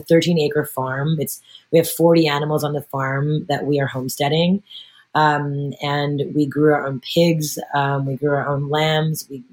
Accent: New York, United States; I'm a New Yorker forever. I love New York. I'm a soldier for the city.

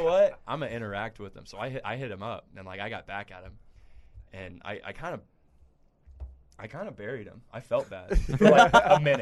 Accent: Midland, Texas, United States; We had I'm from Midland, and we have the AA affiliate for the A's.

